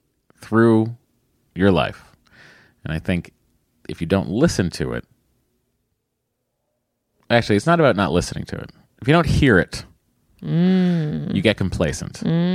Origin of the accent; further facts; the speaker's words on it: Connecticut, United States; I'm from Connecticut. Oh, well, very close to Westport. Literally screamed when I heard you two talking about my neck of the woods.